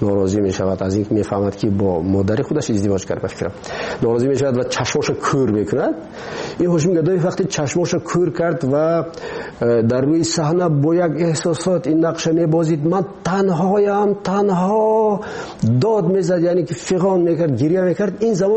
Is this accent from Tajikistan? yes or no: yes; Tajikistan; ما تاجیک هستیم، همین است وطن ما، ما همین وطنمونه خودمون باید آباد کنیم